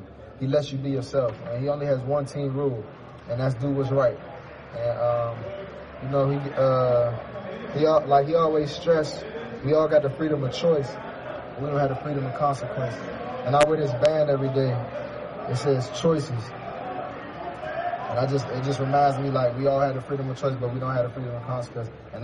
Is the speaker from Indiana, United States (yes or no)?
no; Washington, District of Columbia, United States; I'm born and raised in Washington, D.C., know a lot about the NFC East.